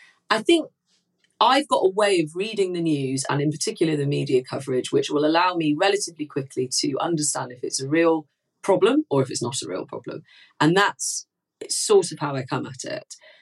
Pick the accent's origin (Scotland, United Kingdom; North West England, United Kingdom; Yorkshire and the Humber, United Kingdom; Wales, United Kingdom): North West England, United Kingdom; Manchester; as a Mancunian